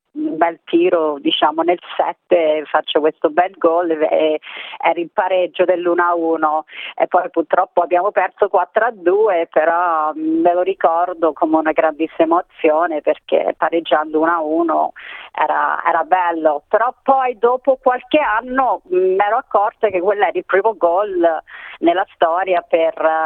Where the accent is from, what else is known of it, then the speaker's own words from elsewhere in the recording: Myrtleford, Victoria, Australia; also born or lived in Albury-Wodonga, New South Wales; poi io sono nata nel 1971 a Myrtleford, e da lì Myrtleford poi ho fatto quasi tutta la scuola, Albury Wodonga, che è Nuovo Sud Galles